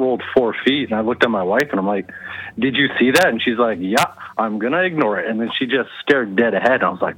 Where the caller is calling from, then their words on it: Edmonton, Alberta, Canada; from Edmonton, Alberta.